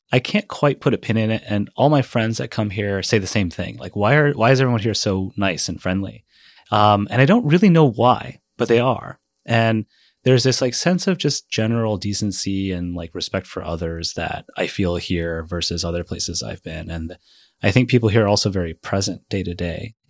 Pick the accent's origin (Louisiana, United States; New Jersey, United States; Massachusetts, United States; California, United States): Louisiana, United States; New Orleans; I grew up in New Orleans where crime was always bad.